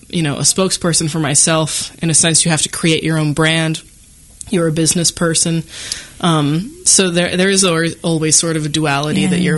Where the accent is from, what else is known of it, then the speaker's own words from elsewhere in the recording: St. Louis, Missouri, United States; Yeah, so I'm from St. Louis. I actually did my undergrad at UMKC. I'm from a huge Irish Catholic family